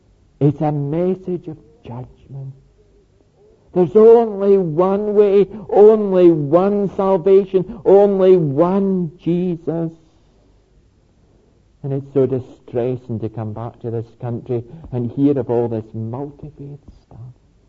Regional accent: Scotland, United Kingdom; "No, I'm from Scotland." "Oh. Where's that? We've never heard of it."

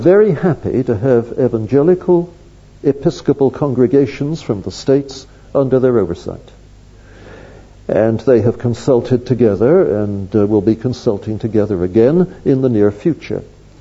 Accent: Canada; And I'm not an American, I'm a Canadian, I'm just I live just 30 miles from the American border.

